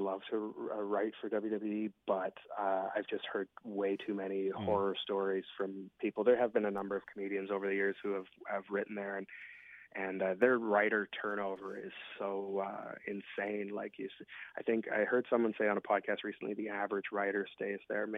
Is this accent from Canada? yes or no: yes; Canada; As a Canadian, that's not a simple task either.